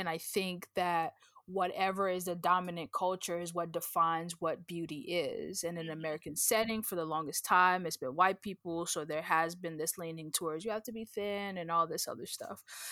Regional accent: Nigeria; But traditionally speaking, as a Nigerian, like, being plump was not like a frowned upon thing.

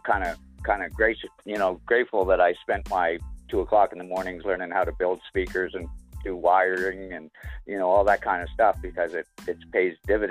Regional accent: Halifax, Nova Scotia, Canada; I'm from the East Coast of Canada, Halifax, Nova Scotia.

